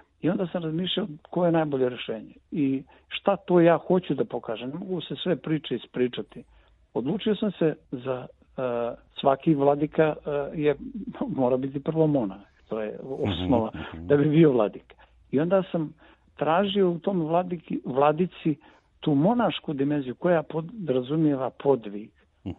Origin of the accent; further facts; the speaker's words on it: Montenegro; Ja sam Srbin iz Crne Gore. Zašto kažem iz Crne Gore? Možda to nisam trebao reći. Zna se da živim u Crnoj Gori.